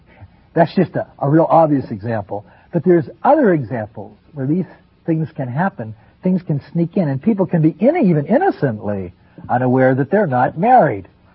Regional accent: Denver, Colorado, United States; a Capuchin Franciscan of the Mid-America Province, and I'm from Denver, Colorado.

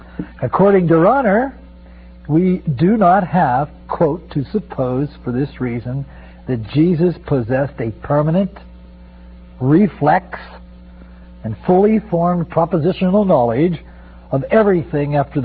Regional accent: Denver, Colorado, United States; I'm a Capuchin Franciscan of the Mid-America Province. I'm from Denver, Colorado.

